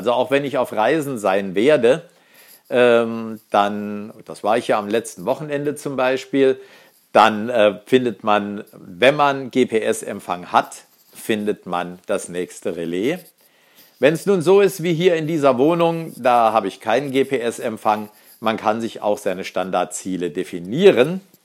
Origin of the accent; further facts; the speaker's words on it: Saarland, Germany; und natürlich meine Heimat, das Saarland.